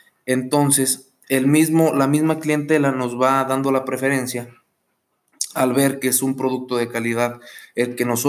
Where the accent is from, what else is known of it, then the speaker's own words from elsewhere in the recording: Mexico; El frijol es un alimento de la canasta básica de necesidades en mi país, que es México.